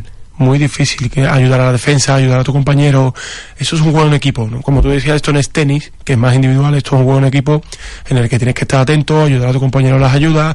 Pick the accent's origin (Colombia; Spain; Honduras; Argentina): Spain; Seville, Andalusia; no soy de Marrachí, soy de Sevilla Capital, ¿vale? Soy del barrio de La Macarena, de Sevilla Capital.